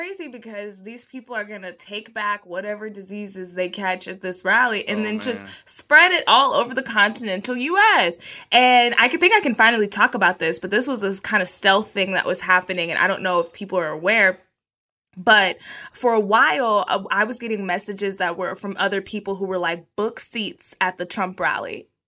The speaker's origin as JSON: {"language": "English", "region": "Texas", "country": "United States", "said": "I'm from Texas."}